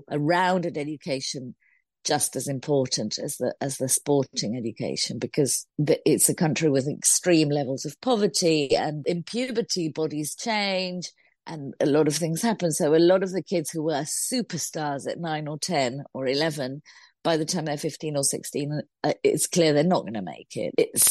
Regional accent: Argentina; And I, growing up in Argentina, had this kind of 1978 World Cup victory, which was huge in sort of social terms and everything it meant.

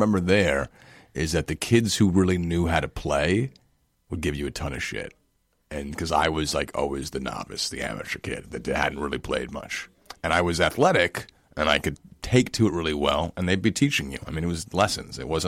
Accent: New York, United States; I'm from New York.

